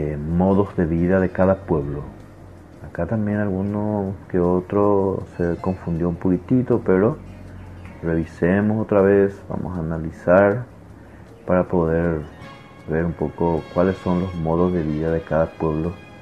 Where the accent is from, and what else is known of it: Paraguay